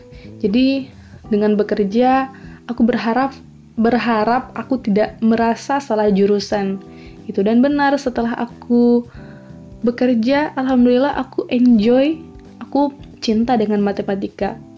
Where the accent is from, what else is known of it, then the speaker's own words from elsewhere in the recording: Gorontalo, Indonesia; Nah, aku dari Gorontalo. Teman-teman tahu Gorontalo? Gorontalo itu adalah salah satu provinsi yang ada di Pulau Sulawesi bagian utara.